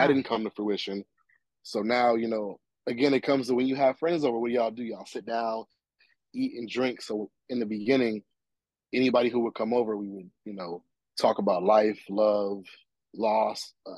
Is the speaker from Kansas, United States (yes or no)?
no; Texas, United States; also born or lived in Santa Ana, California / Louisiana; now in San Diego, United States; I'm from Santa Ana, California, which is about 45 minutes south of LA, but I was raised between Texas and Louisiana, so I got that southern upbringing since I was real, real little.